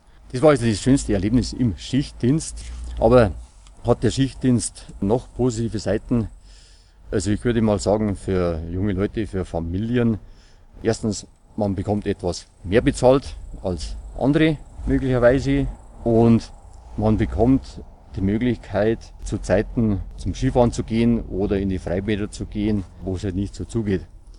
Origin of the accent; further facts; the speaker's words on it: Bavaria, Germany; Wir in Bayern sind noch die einzigen, die die grüne Polizeiuniform tragen.